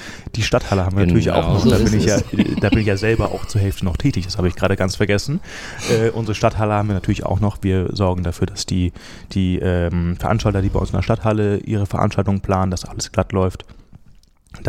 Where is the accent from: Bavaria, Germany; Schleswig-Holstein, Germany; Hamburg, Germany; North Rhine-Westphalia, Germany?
Schleswig-Holstein, Germany; Kiel; ich komme aus Kiel